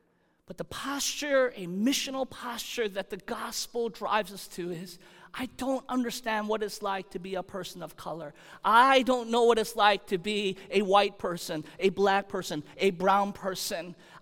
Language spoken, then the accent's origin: English; Chicago, Illinois, United States; now in Connecticut, United States; Okay, I grew up in the suburbs of Chicago